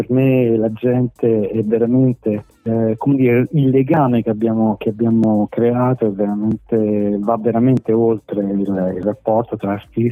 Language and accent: Italian; Naples, Campania, Italy; nei locali della mia città, io sono napoletano